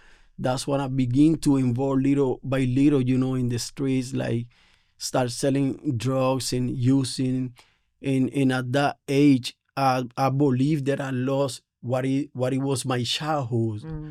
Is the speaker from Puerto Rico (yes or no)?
yes; Ponce, Puerto Rico; English is a second language; I'm from Puerto Rico in this pueblo called Ponce. And as I was growing up, it was just a lot of violence, prostitution.